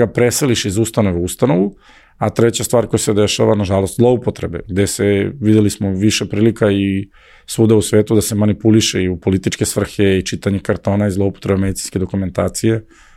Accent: Serbia; ja sam iz Srbije i desi mi se u Americi

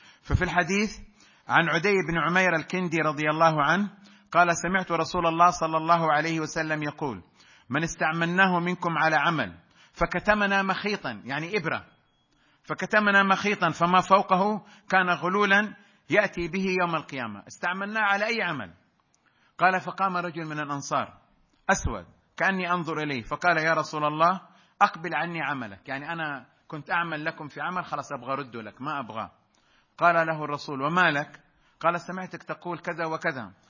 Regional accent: Saudi Arabia; نحن سفراء عن بلدنا السعودية

